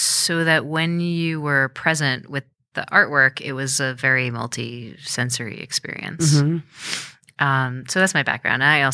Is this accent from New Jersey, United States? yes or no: no; New York, United States; So I didn't really, actually, truth be told, I've never lived anywhere but New York.